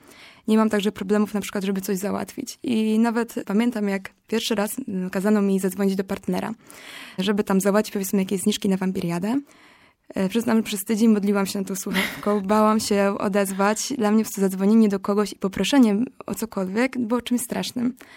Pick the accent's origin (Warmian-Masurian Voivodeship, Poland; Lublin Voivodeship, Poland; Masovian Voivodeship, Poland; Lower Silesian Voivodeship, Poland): Lublin Voivodeship, Poland; Lublin; now in Gdańsk, Poland; Generalnie pochodzę z Lublina i przyjechałam tutaj na studia do Gdańska, nie znając zupełnie nikogo.